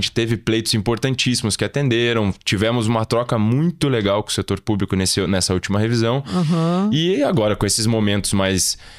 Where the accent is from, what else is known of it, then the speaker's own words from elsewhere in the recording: Curitiba, Paraná, Brazil; eu sou nascido e criado em Curitiba, percebe.